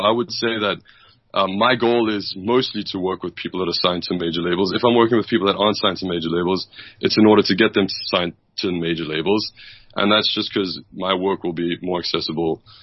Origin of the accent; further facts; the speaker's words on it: South Africa; I grew up in South Africa.